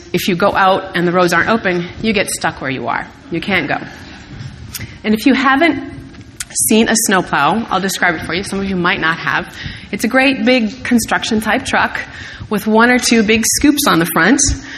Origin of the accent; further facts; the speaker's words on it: Minnesota, United States; Well, I told you that I grew up in Minnesota, and it's a way of life to cope with snow for 3, 4, maybe even 5 months a year.